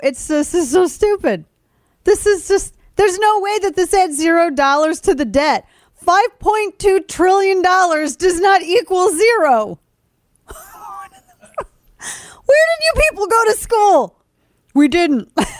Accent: St. Louis, Missouri, United States; are in my hometown of STL in St. Louis.

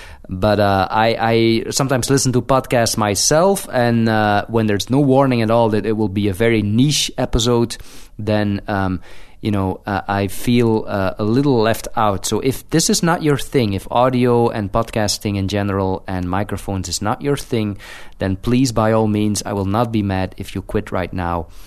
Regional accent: Canada; And I know that I am a Canadian and I am not supposed to say this, and I am supposed to support a local economy

